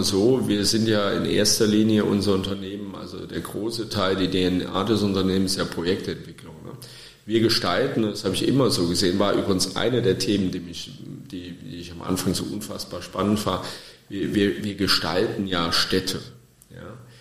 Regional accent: Trier, Rhineland-Palatinate, Germany; Das hatte in meiner Heimatstadt Trier eine ähnliche Bedeutung gehabt.

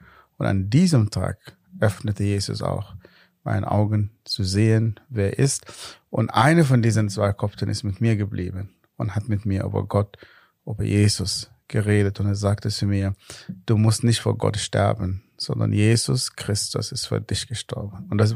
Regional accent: Northern, Sudan; German is a second language; now in Germany; ich bin in einer islamischen Familie geboren im Nordsudan.

